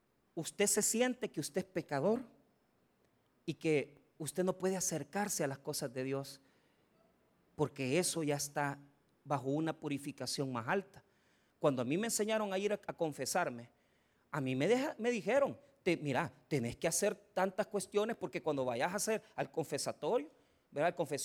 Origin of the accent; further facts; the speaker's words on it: Santa Tecla, La Libertad, El Salvador; yo me crié en Santa Tecla y estudié por muchos años, yo se los he dicho, en el Colegio Champañat.